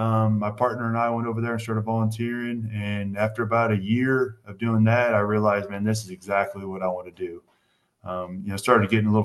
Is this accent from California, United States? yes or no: no; St. Louis, Missouri, United States; born there; also born or lived in Texas / Florida; now in Collinsville, United States; Currently live in Collinsville, Oklahoma. I was born in St. Louis, Missouri, lived in Texas as well as Florida, all over the place